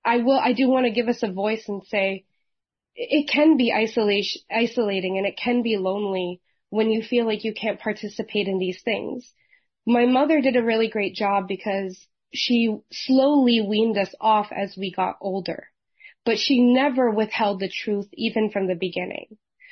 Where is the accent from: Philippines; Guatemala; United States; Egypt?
Philippines; And we're not just Catholic, we're Filipino Catholic, which means we're Catholic times 1,000.